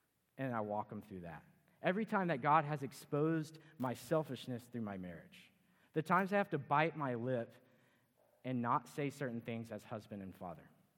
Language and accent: English; Texas, United States; My wife is proper Canadian, and I am proper Texan.